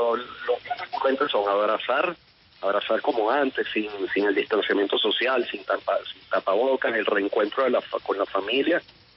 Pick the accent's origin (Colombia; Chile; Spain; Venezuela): Venezuela; now in Caracas, Venezuela; Soy un venezolano viviendo en Venezuela, que eso es algo extraño en estos tiempos, ¿no?